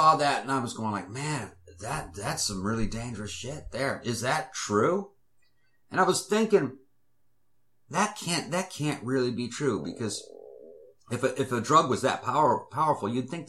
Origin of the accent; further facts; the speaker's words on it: São Paulo, Brazil; I grew up in São Paulo, Brazil.